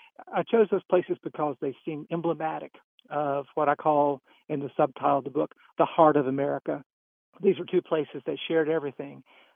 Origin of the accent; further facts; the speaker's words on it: Tennessee, United States; I grew up in Tennessee, went to Andrew Johnson Elementary School, but I was never interested in the Civil War.